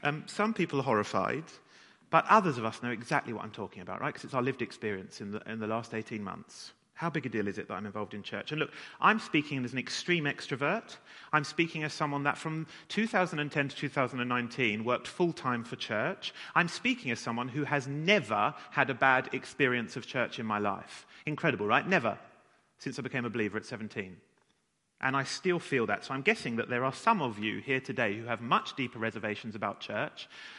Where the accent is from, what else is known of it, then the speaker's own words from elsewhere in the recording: England, United Kingdom; It's a genuine question I would like us to think about, but we are English, so please don't shout out the answer.